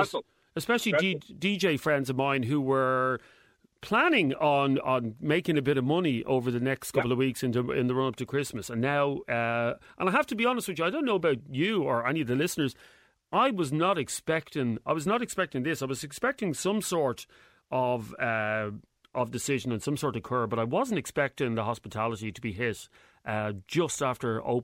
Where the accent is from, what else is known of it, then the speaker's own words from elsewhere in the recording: Ireland; And I'm proud as an Irish man of the I mean, you look at places like Austria